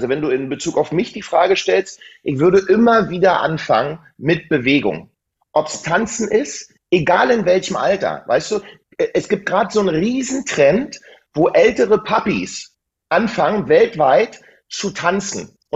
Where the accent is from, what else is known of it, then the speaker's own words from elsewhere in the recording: eastern Germany, Germany; weil ich bin ja aus dem Osten, also aus der ehemaligen DDR